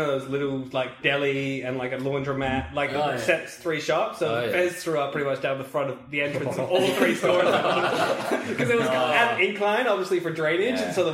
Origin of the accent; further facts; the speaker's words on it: Australia; but particularly as an Australian, you get a bit of Aussie pride about drinking about you.